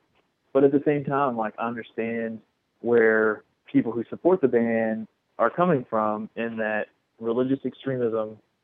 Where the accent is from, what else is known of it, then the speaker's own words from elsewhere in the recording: Bardstown, Kentucky, United States; There are a lot of people in my hometown that did vote for this and did kind of support this agenda.